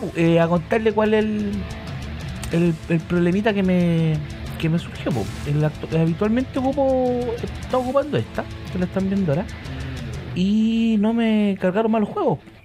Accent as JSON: {"language": "Spanish", "country": "Chile", "said": "Soy yo de Chile y no hay nadie más de Chile."}